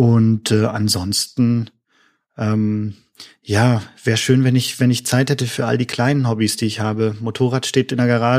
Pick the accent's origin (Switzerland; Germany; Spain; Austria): Germany; Wilhelmshaven, Lower Saxony; Ich komme aus Wilhelmshaven an der Nordsee.